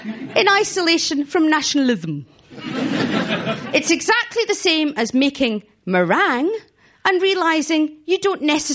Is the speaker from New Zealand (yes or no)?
no; Glasgow, Scotland, United Kingdom; I'm not from here myself. Instead, I hail from Glasgow, which, unlike Edinburgh, doesn't have a castle. But it does have an amazing bus station and a new motorway junction.